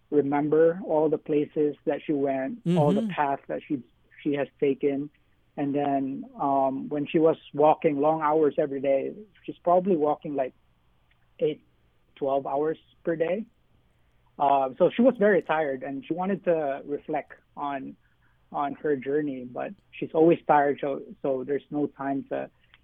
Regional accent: Philippines; now in Hawaii, United States; You know, it always when we first visited Hawaii, you know, I'm Filipino, so it when we first visited, it always felt home

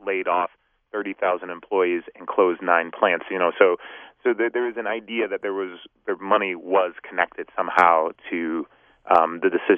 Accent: Chicago, Illinois, United States; I'm from Chicago, and I remember he's, you know, considered one of the people who ended the Chicago machine with the Gaylord operation.

